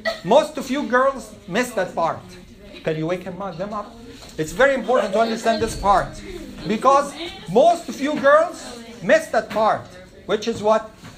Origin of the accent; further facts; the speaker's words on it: Egypt